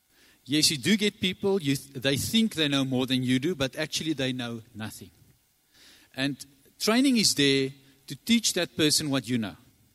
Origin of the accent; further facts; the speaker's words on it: Centurion, Gauteng, South Africa; I'm from Centurion, Gauteng.